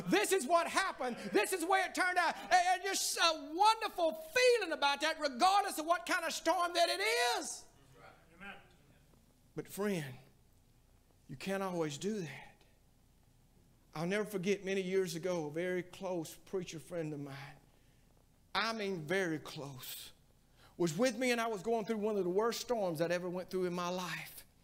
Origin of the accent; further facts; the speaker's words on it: Alabama, United States; I'm born and raised in East Central Alabama. There's a Baptist church on every corner. Everybody's preaching the gospel.